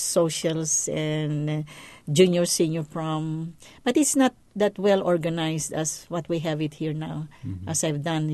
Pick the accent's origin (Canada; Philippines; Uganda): Philippines; now in United States; I come from the Philippines. I come from a big family. I am the second to the oldest.